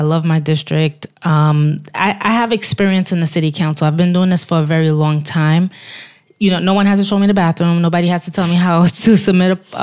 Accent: Brooklyn, New York, United States; I was born and raised in East Flatbush, Flatlands area of Brooklyn.

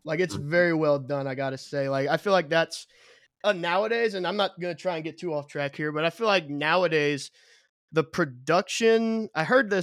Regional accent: Cincinnati, Ohio, United States; Like I'm from Cincinnati, and like, we don't have really any music scene here

